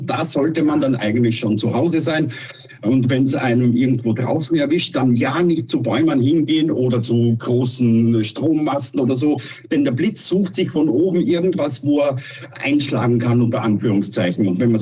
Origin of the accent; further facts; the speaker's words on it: Austria; als Österreicher